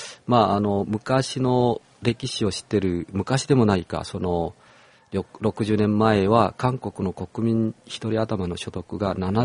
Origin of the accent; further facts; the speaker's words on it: China; Japanese is a second language; 僕らは中国で生まれつきまあ中国国籍で、大学教育を受けて記者をやって、まあ、ですから完璧に中国人ですよね、